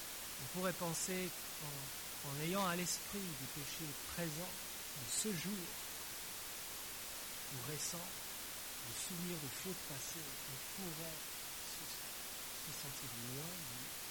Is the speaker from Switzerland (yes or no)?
yes; Switzerland; Alors que j'avais 16-17 ans, je me souviens avoir participé à un camp de ski et j'ai grandi en Suisse.